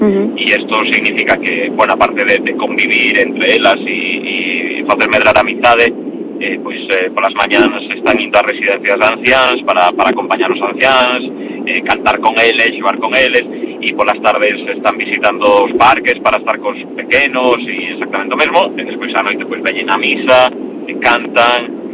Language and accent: Galician; Lalín, Galicia, Spain; os que medramos en Lalín, en torno á parroquia de Lalín